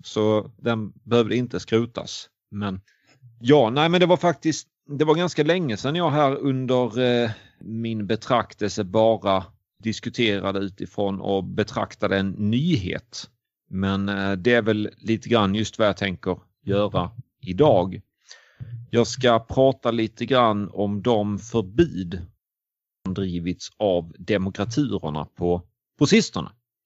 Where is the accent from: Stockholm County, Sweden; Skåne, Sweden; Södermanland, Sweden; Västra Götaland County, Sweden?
Skåne, Sweden; now in Dalarna, Sweden; Det går mot kallare tider och det är man inte som skåning van vid här uppe i Dalarna.